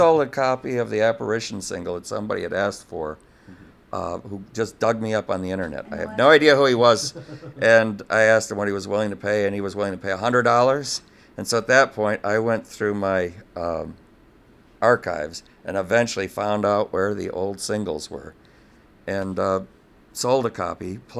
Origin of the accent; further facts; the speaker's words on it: Harper Woods, Michigan, United States; I grew up in Harper Woods, and like 3-4 blocks down from our house was a rental hall called Harper Hall.